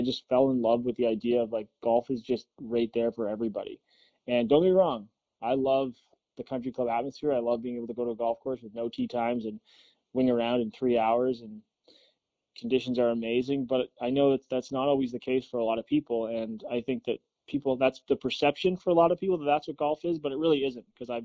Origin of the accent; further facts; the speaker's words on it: Canada; I'm Canadian.